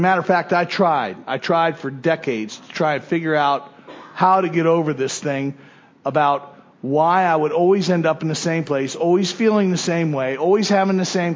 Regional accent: West Palm Beach, Florida, United States; when I was a youngster, I grew up in West Palm Beach, the north from here, right?

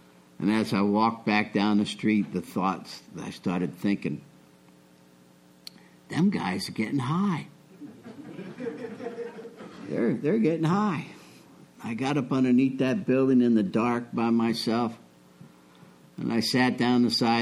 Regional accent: Illinois, United States; I'm from Illinois. It was cold in February, 10 below maybe.

